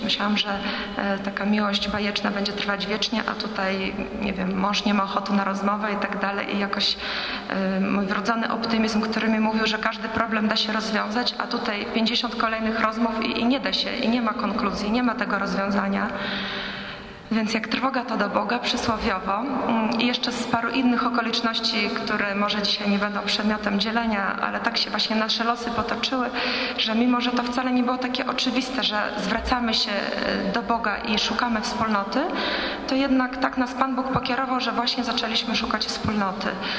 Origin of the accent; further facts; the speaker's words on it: Vilnius, Vilnius County, Lithuania; Ja, jak mąż wspomniał, pochodzę z Wilna